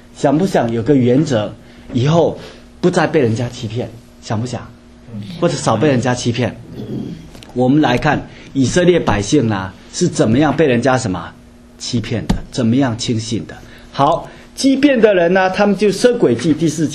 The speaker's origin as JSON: {"language": "Chinese", "region": "Fujian", "country": "China", "said": "实际上呢，就是本来我们福建人嘛，对不对？我们用福建话讲一句"}